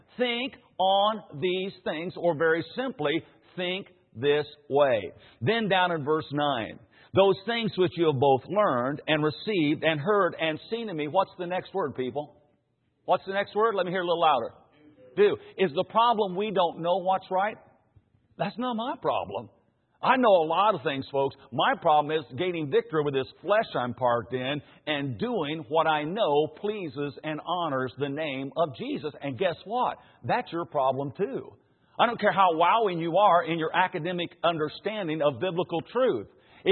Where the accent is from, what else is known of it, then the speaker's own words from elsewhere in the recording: Indiana, United States; Now, I grew up in Indiana. I'm a Hoosier, okay?